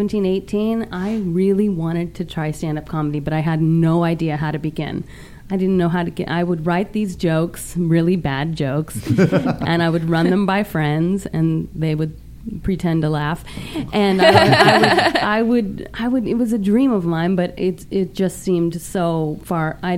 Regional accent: Oceanside, California, United States; I was raised in Oceanside, California.

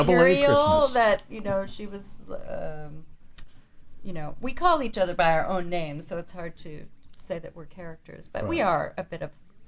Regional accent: Minneapolis, Minnesota, United States; born there; also born or lived in Colorado; I was born in Minneapolis.

